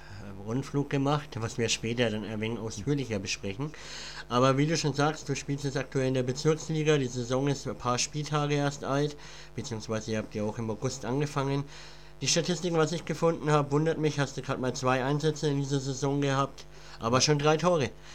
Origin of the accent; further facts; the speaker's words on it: Bavaria, Germany; accent: Middle Franconian; Also wir kommen aus Mittelfranken, hört man vielleicht ganz leicht im Dialekt bei mir.